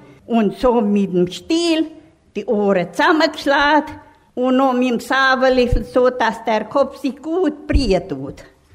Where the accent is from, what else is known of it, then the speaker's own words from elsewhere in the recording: Semlak, Arad County, Romania; Ich komme aus Semlak.